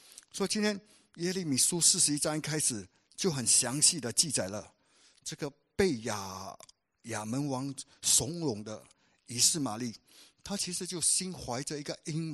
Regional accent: Singapore; 我们人尤其是我们新加坡人会想到

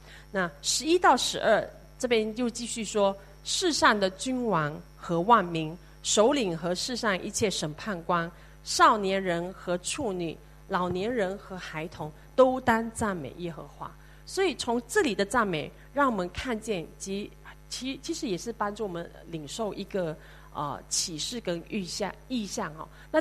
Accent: Sarawak, Malaysia; 有机会三年多没有回家，我回到就是马来西亚砂劳越。那在因为刚好是十二月头，就是很多开始了一些的因为那边有很多教会，我的家乡有很多教会

